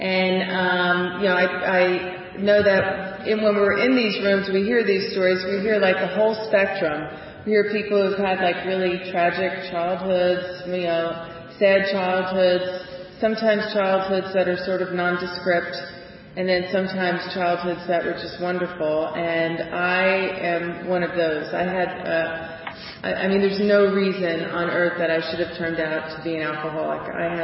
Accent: New Jersey, United States; I grew up Irish Catholic in New Jersey, so it meant a lot to me to get married in the church, in the Catholic Church.

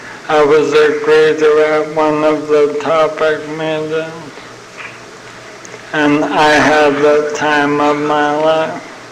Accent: San Diego, California, United States; born there; My dad was in the Navy for 23 years, so I've moved around a bit. But I was born in San Diego.

